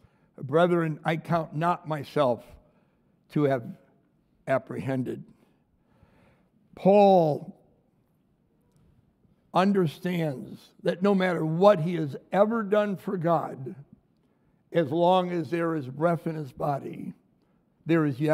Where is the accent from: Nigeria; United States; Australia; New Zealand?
United States; Detroit, Michigan; as you travel around the world and you tell someone you're from Detroit